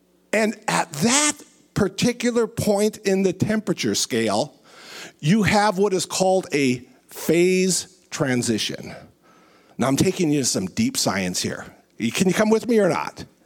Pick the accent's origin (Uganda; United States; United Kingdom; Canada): United States; Minnesota; I'm from Minnesota. And if you've ever lived in Minnesota, you know one thing about winter.